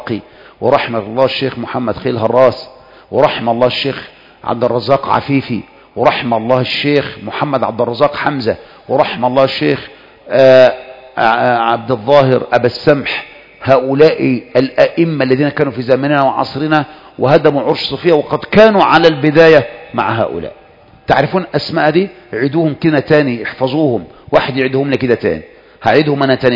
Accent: Egypt; انه عندنا في مصر عندنا اللي من الشين

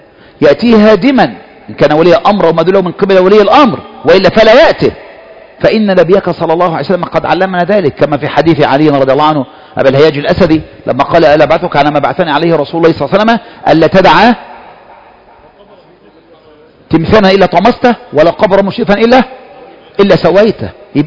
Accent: Egypt; والله أنا مصري أهو

